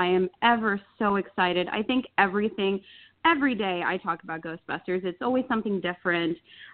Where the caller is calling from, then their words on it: Phoenix, Arizona, United States; Hi, guys. … from Phoenix, Arizona. How are you guys doing?